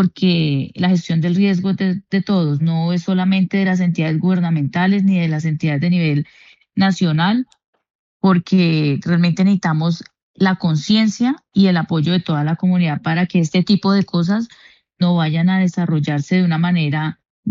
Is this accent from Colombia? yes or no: yes; Tolima, Colombia; ahí estábamos acompañando a la gobernadora como buen tolimense